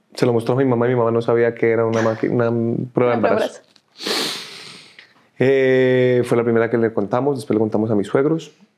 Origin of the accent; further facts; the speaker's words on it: Bucaramanga, Santander, Colombia; also born or lived in Mexico; yo soy de Bucaramanga, pero yo ya vivía en México.